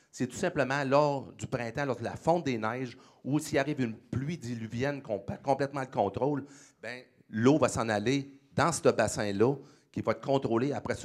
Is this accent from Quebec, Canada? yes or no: yes; Quebec City, Quebec, Canada; Je viens de Québec.